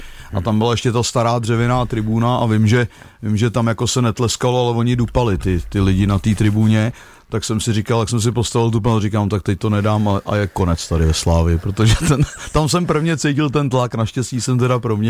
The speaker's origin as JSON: {"language": "Czech", "region": "Prague", "country": "Czechia", "said": "tak já jsem Pražák"}